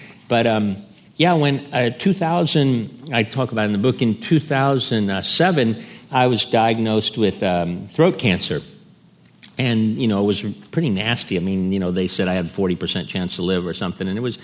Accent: Ohio, United States; I grew up in Ohio in a working class family.

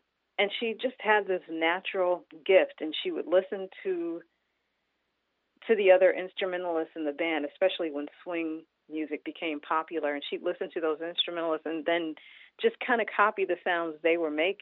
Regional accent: Detroit, Michigan, United States; I grew up in Detroit. I'm a Motown baby.

